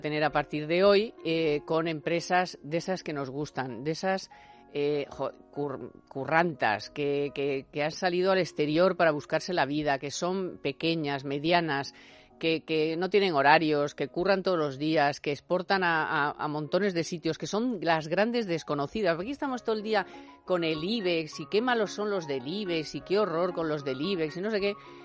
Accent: Spain; somos españoles

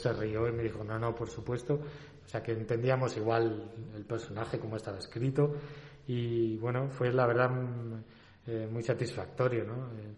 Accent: Spain

